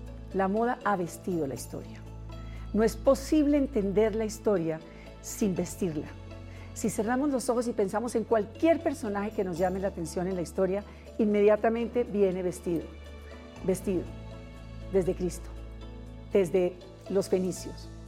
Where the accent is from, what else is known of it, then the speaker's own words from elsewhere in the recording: Bogotá, Colombia; born there; Nací en Bogotá.